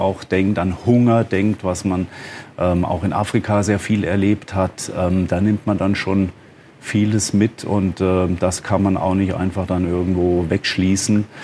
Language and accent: German; Freiburg, Baden-Württemberg, Germany; born there; komme zwar auch aus dem Ländle, bin gebürtiger Freiburger